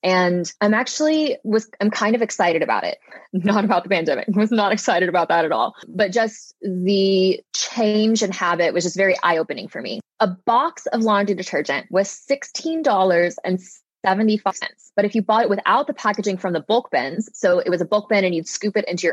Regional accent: Little Rock, Arkansas, United States; So I'm from Arkansas.

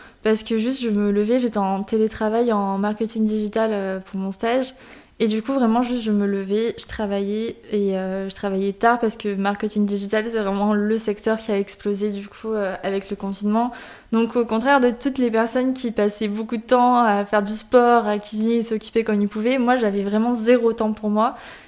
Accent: Quebec, Canada; accent: Quebec; quand j'étais petite, j'ai grandi au Canada, donc j'avais vraiment l'accent québécois.

